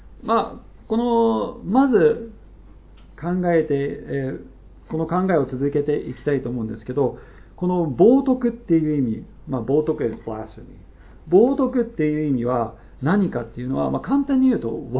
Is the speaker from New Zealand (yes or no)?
no; United States; しかも、英語で聞き取ってるので、私たちがアメリカ人なので、よく、Oh my God! って遊びながら言うんです。